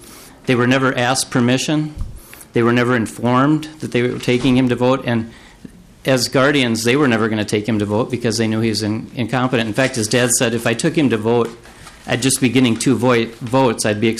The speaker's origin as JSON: {"language": "English", "town": "Duluth", "region": "Minnesota", "country": "United States", "also_born_or_lived": "Crow Wing County, Minnesota", "said": "I'm from Duluth, Minnesota. Recently moved there. I used to live in Crow Wing County for 25 years"}